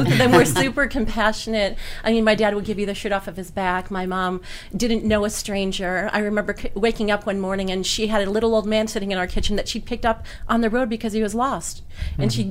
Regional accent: McHenry, Illinois, United States; also born or lived in Chicago; I grew up in rural northern Illinois, born in Chicago. I grew up in McHenry, Illinois, small town.

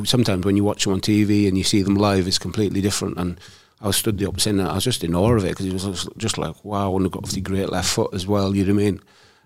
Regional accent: Wales, United Kingdom; I'd probably say as well, being Welsh, Neville Southall.

